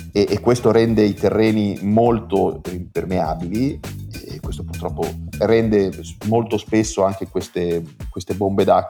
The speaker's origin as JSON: {"language": "Italian", "region": "Emilia-Romagna", "country": "Italy", "said": "io peraltro sono emiliano, quindi devo ammettere il difetto"}